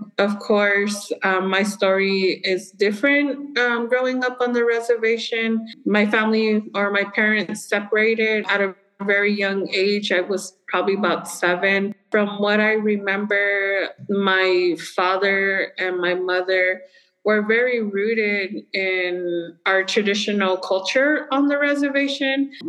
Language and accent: English; Arizona, United States; also born or lived in Tucson; I was born on the Tohono O'odham Nation, South Arizona. I was raised on the reservation, but my upbringing from teenage to mid-adult life has been here in Tucson.